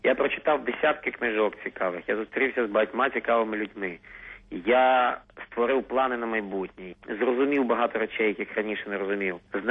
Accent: Lviv, Lviv Oblast, Ukraine; Це святкування 750-ліття мого рідного Львова.

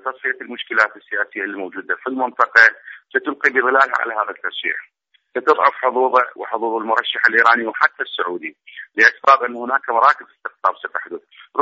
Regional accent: Iraq; فينا كعراقيين

